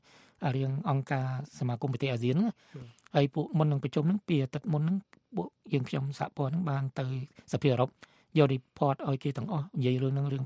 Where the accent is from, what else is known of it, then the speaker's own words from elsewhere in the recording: Mekong Delta, Vietnam; moved away; ក្នុងនាមជាខ្មែរក្រមយើងចង់ឃើញខ្មែរទាំងអស់រួមសាមគ្គីសន្តិភាពទៅយើងខ្មែរក្រមភៀសខ្លួនមកក៏បានសេចក្តីសុខដែរ